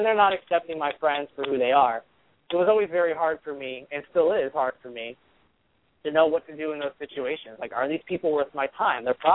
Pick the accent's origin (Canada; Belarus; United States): United States; Northeast; especially where I grew up in the Northeast